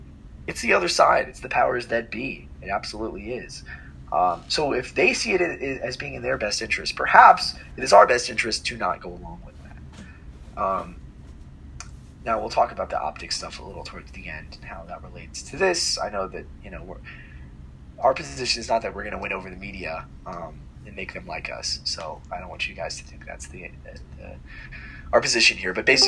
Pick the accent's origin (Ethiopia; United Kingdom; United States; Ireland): Ireland; I mean, I'm Irish.